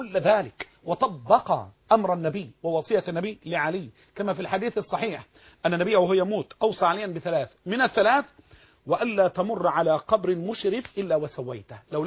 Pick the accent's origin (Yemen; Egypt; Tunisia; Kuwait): Egypt; اللي كان قاله شيخ كبير عندنا في مصر